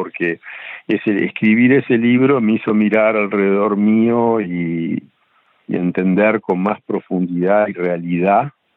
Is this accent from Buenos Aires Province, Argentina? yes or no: no; Bariloche, Río Negro, Argentina; me crié en la Patagonia, en Bariloche, en los años 60.